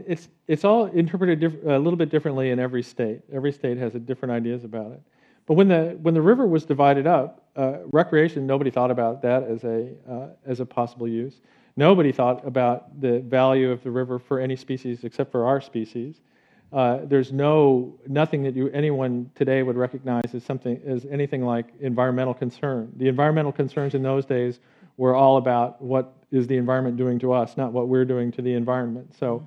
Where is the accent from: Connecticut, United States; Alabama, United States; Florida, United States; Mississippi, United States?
Connecticut, United States; I mean, I come from Connecticut, which is a crummy wine state, so I know what it is to make.